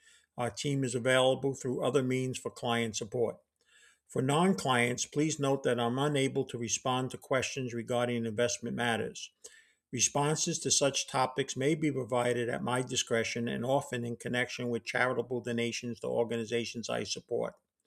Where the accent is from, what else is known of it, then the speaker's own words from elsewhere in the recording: New Jersey, United States; and my home state, New Jersey.